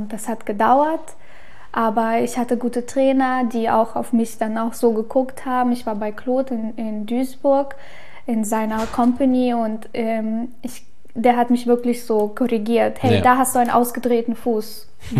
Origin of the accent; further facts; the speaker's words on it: Ukraine; German is a second language; moved away; ich bin ja schon mit Hip-Hop und so ein bisschen auch aufgewachsen in der Ukraine.